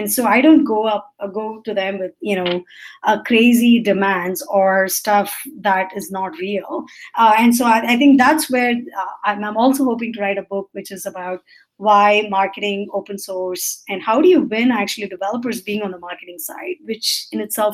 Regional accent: India; I'm Indian, so I grew up in the way my parents asked me to do.

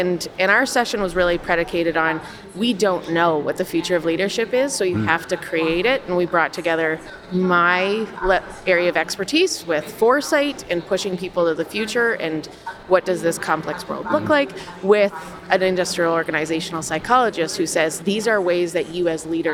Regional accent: Canada; The only reason I got to work directly with Ford World Headquarters as a Canadian was because we went remote.

